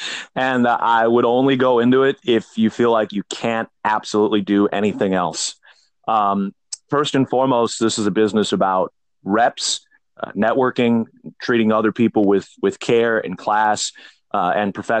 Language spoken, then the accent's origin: English; Chicago, Illinois, United States; I was at a university outside of Chicago, which is my hometown